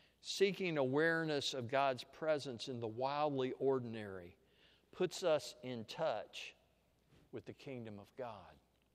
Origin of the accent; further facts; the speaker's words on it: Louisiana, United States; now in Lufkin, United States; I grew up in Louisiana